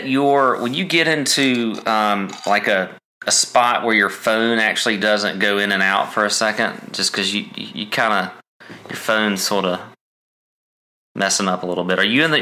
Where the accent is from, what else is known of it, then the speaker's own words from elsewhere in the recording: Augusta, Georgia, United States; we're from Augusta, we've grown up in Augusta